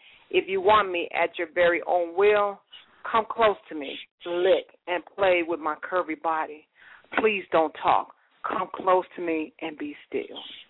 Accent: Chicago, Illinois, United States; Born and raised in Chicago.

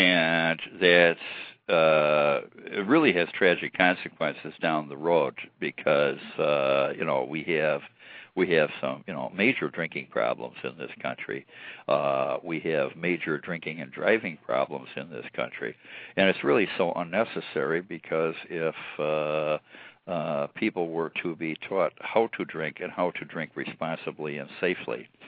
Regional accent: Chicago, Illinois, United States; No, I'm from Chicago. I'm not from California.

